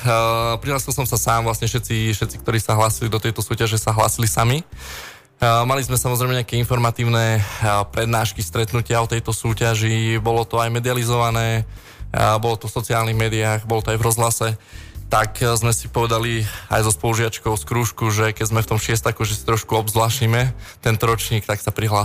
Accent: Michalovce, Košice Region, Slovakia; also born or lived in Ružomberok; now in Martin, Slovakia; ja som rodený Ružomberčan, ale väčšinu svojho života som prežil v Michalovciach a teraz už 6 rokov v podstate bývam v Martine

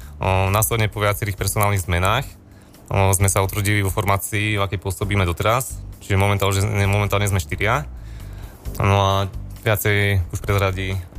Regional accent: Žilina, Žilina Region, Slovakia; Áno, áno, všetci sme zo Žiliny.

